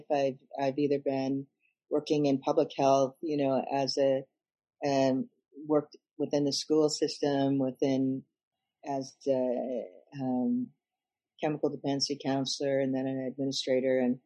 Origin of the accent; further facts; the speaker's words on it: Minnesota, United States; Yeah, I think, you know, growing up in Minnesota, you know, and in northern Minnesota, harvesting wild rice out on the lakes